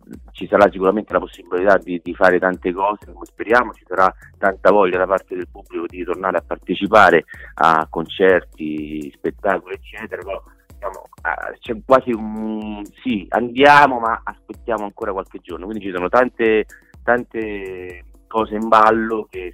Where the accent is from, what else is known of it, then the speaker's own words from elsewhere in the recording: Lazio, Italy; perché noi siamo della provincia di Viterbo, veniamo dalla Tuscia